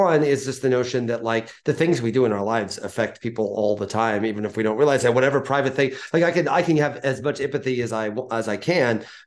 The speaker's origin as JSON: {"language": "English", "region": "Illinois", "country": "United States", "also_born_or_lived": "New York", "lives_now": "Athens, United States", "said": "And I love Athens, but I'm also an outsider to Athens. I'm from Illinois. I lived in New York for 13 years."}